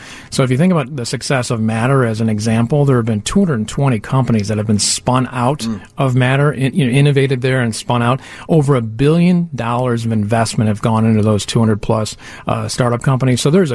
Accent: Chicago, Illinois, United States; also born or lived in Boston; now in New Jersey, United States; You know, I grew up in the Chicago area, so I'm obviously a little bit biased, but I've lived in New Jersey for 6 years, lived in Boston as well.

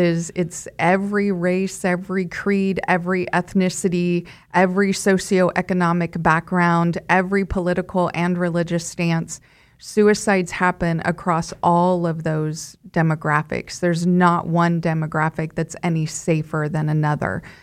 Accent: Wichita, Kansas, United States; I'm from here, from Wichita.

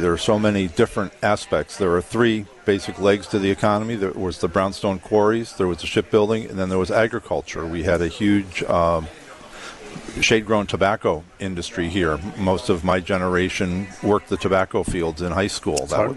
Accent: Portland, United States; I was born and raised in Portland, and when I was in fifth grade, my mom used to read highlights out of the newspaper

